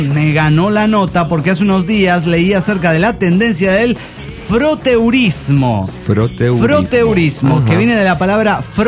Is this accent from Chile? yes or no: no; Mexico City, Mexico; del DF mexicano.